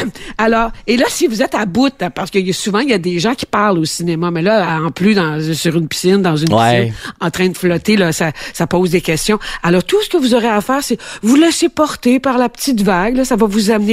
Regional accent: Quebec, Canada; Ils viennent chez nous dans la Naudière pour voir nos attraits.

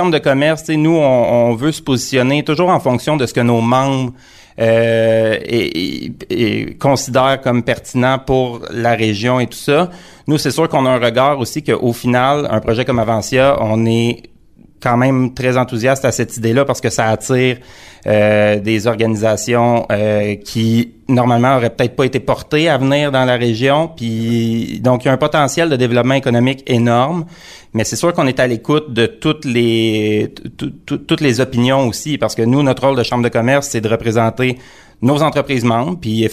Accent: L'Assomption, Quebec, Canada; Je suis natif de l'Assomption. J'ai toujours eu un sentiment d'appartenance fort à la région.

